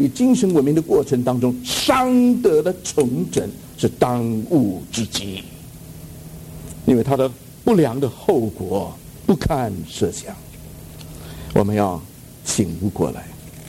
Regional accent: United States; Chinese is a second language; 你大概还不知道我在哪里长大的，我在美国长大的，我的中文在美国学的。

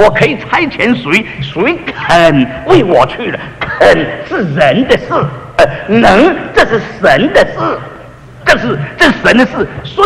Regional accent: China; 有人说，如果我们中国人定一个时间，我们大家呢来跳一跳，这个地球会摇

